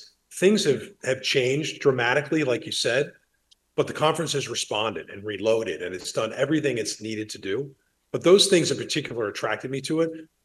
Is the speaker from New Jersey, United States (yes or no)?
yes; New Jersey, United States; a school like Fairleigh Dickinson up the street from where I grew up in New Jersey